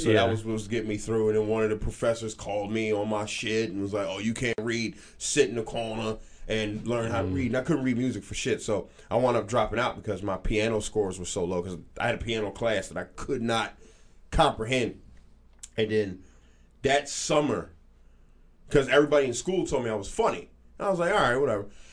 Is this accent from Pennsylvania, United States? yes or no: yes; Philadelphia, Pennsylvania, United States; also born or lived in California; I was born in Cali, grew up in Philly.